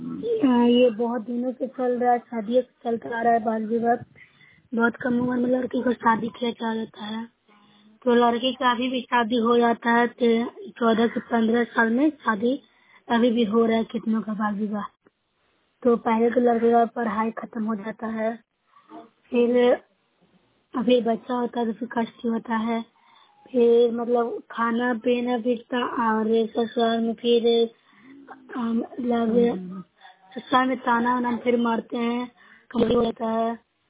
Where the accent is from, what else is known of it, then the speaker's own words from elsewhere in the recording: Bihar, India; मैं नूसा ब्लॉक से हूँ, जिला नालंदा की निवासी हूँ।